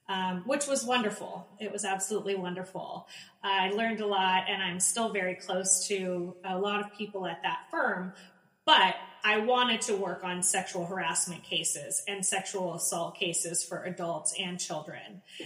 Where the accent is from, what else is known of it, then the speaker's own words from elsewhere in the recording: San Francisco, California, United States; born there; I was born in San Francisco. I was born in a communal building in the 70s. You don't get a name like … without having some hippie roots.